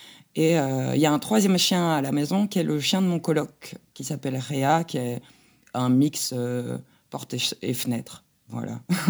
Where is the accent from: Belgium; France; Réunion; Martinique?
Belgium; Je suis belge et ça n'existe pas la santé communautaire